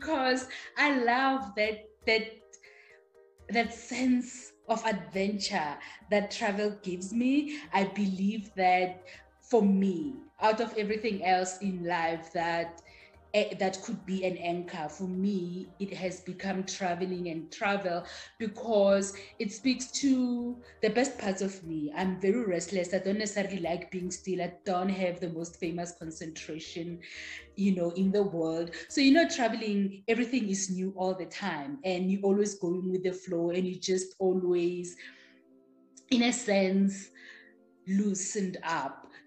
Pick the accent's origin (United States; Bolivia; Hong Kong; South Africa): South Africa; Pretoria, Gauteng; I'm from Pretoria in South Africa. And, you know, it is a very colorful place. People are very expressive. We have our own language. We are known for our humor.